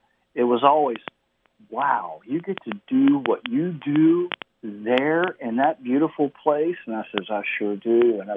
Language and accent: English; Martinsburg, West Virginia, United States; I grew up in Martinsburg, outside of Martinsburg.